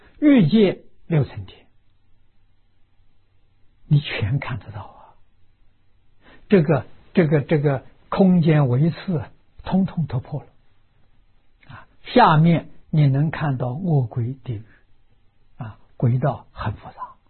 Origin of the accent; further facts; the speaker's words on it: China; 我们中国人算虚岁，80岁啊